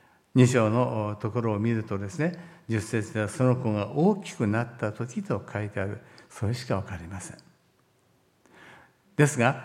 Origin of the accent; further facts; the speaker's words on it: Kansai, Japan; 私なども関西よりもはるかに関東が長いんですが、でも思うことはやはり幼い頃、あるいは若い頃に身についたものはなかなか失われないんだ